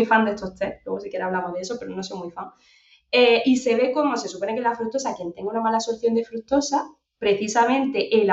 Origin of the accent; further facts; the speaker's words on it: Baza, Andalusia, Spain; De hecho, pues en mi pueblo, yo soy de un pueblo de Granada, de Baza